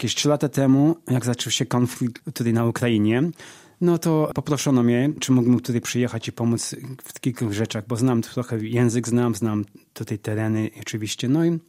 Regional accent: Połczyn-Zdrój, West Pomeranian Voivodeship, Poland; now in United States; Pochodzę z Pomorza. Urodziłem się w Połczynie Zdroju, czyli to jest taka uzdrowiskowa miejscowość koło brzegu.

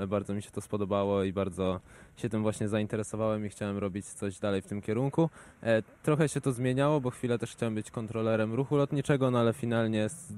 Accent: Jarosław, Subcarpathian Voivodeship, Poland; also born or lived in Rzeszów; Ja jestem z okolicy, ponieważ w sumie urodziłem się w Rzeszowie i wychowałem w Jarosławiu

